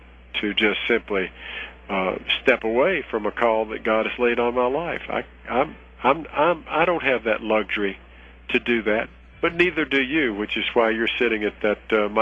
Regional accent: Southern United States, United States; accent: Southern; as you can tell from my voice, I'm a Southerner

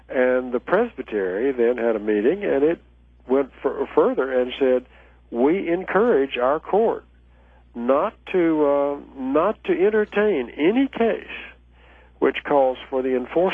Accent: Southern United States, United States; you probably can tell from my voice that I'm a Southerner

